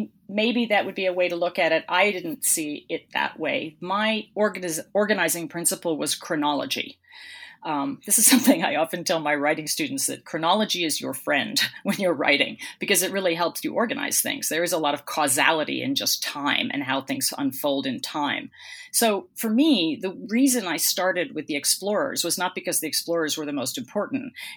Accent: Boston, Massachusetts, United States; And one of the things that I was really aware of, and again, I come from Boston, you know, and I live in Boston now.

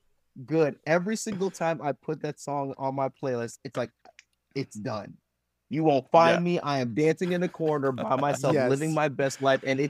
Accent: Owensboro, Kentucky, United States; that's something that my parents did with me growing up in Owensboro, Kentucky.

